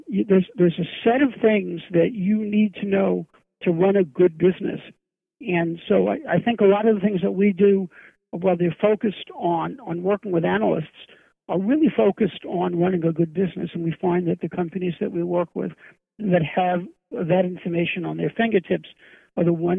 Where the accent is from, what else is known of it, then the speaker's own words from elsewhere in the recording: Brooklyn, New York, United States; I didn't have any pets growing up in Brooklyn, although my mother once put my parakeet out on the fire escape in the winter